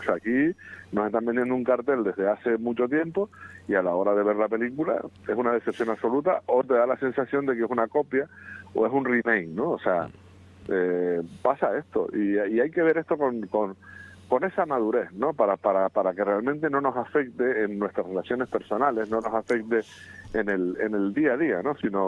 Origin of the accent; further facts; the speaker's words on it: Canary Islands, Spain; Como los canarios, que lo hablamos como si fuésemos cubanos.